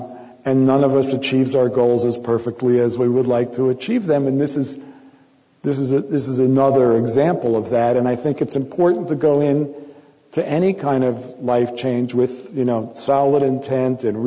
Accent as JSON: {"language": "English", "town": "New York City", "region": "New York", "country": "United States", "tie": "born or raised there", "said": "My mother grew up in Brooklyn. My father grew up in the Bronx. I grew up in Manhattan."}